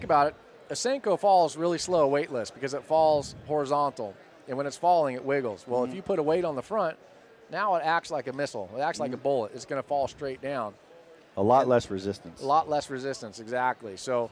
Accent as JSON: {"language": "English", "region": "California", "country": "United States", "tie": "born or raised there", "said": "You know what's funny is I was born and raised in California, still live in California"}